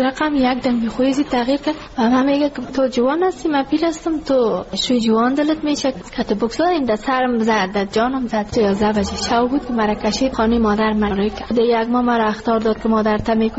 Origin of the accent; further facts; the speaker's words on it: Ghazni, Afghanistan; now in Kabul, Afghanistan; که ما کابل آمده از غزنی هستیم